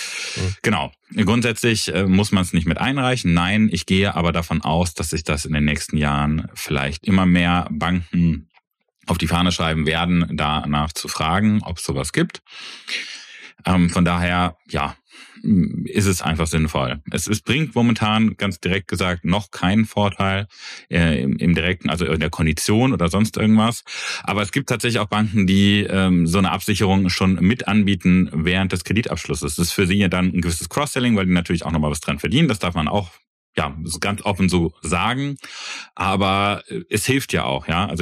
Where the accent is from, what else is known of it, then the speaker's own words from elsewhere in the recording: Eifel, Germany; Wenn man nicht gerade in der tiefsten Uckermark oder wo ich herkomme, tiefsten Eifel was kaufen will